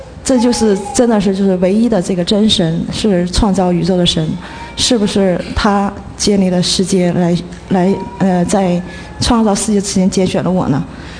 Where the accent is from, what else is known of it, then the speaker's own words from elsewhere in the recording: China; 我尽管来自中国大陆，从小就接受了无神论的教育